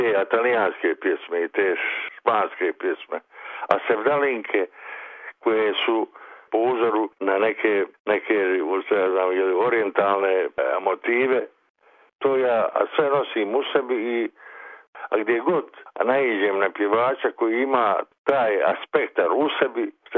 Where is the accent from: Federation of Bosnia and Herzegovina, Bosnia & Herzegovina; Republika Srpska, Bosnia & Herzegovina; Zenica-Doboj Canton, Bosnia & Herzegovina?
Federation of Bosnia and Herzegovina, Bosnia & Herzegovina; Mostar; born there; a što sam rođen u Mostaru